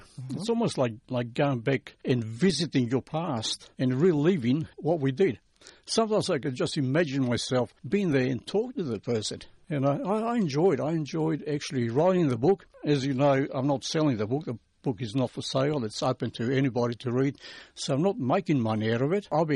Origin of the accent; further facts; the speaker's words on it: North Macedonia; moved away; when I came from Macedonia, it was such a contrast between the village that I was born and Richmond, a tiny little suburb, packed with houses.